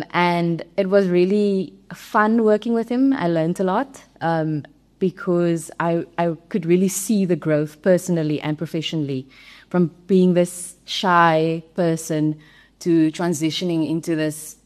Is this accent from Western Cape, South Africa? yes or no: yes; Malmesbury, Western Cape, South Africa; I'm one of the few winemakers in the Swartland that's actually from the Swartland. So I grew up in Malmesbury, which is a smaller town in the Swartland. And yeah, always surrounded by vineyards